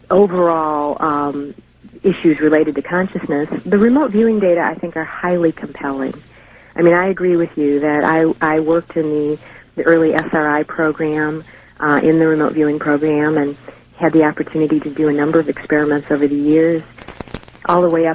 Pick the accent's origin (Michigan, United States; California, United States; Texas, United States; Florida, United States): Michigan, United States; Detroit; I guess I grew up in Detroit, Michigan, in the 60s and 70s, and it was a time of rebellion and sort of challenging authority and questioning assumptions.